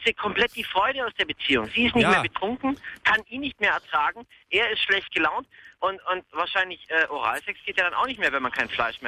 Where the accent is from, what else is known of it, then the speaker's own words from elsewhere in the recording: Friedrichshafen, Baden-Württemberg, Germany; now in Oldenburg, Germany; Also, ich komme eigentlich aus Friedrichshafen am Bodensee, aber ich lebe leider jetzt in Oldenburg.